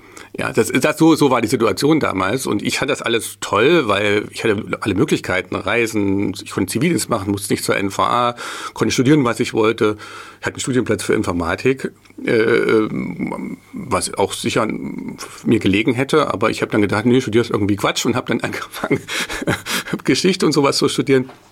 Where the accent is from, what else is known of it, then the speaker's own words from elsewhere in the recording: Jena, Thuringia, Germany; Also ich bin ursprünglich aus Jena